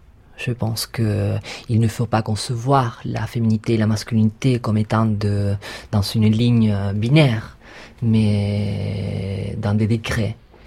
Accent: Santiago, Santiago Metropolitan, Chile; Bon, je viens du Chili, de la capitale Santiago. J'ai grandi à Santiago du Chili.

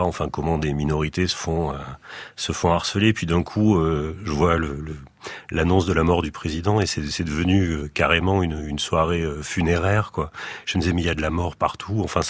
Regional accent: Marseille, Provence-Alpes-Côte d'Azur, France; une ville portuaire, qui ressemble à ma ville natale, Marseille.

